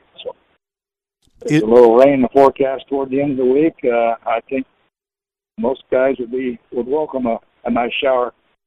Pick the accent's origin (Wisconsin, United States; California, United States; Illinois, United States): Illinois, United States; Briggsville; and I'm from Briggsville, Illinois.